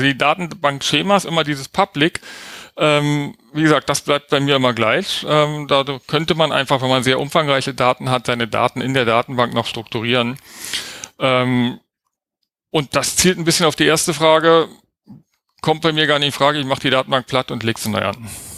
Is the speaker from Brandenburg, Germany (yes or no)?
no; Baden-Württemberg, Germany; Also ich komme ja aus Baden-Württemberg, wir haben keinen Open Data oder so